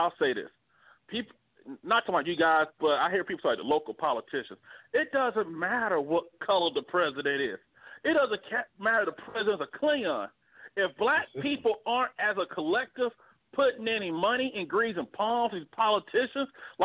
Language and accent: English; Montgomery, Alabama, United States; I'm from Montgomery, Alabama now, where the bus boy kind of happened. We should have had our own freaking buses.